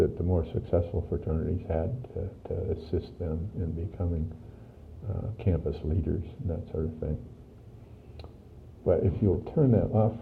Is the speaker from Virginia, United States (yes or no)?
yes; Richmond, Virginia, United States; born there; Well, I was born in Richmond, Virginia. My parents were from Richmond, even though I was never raised there.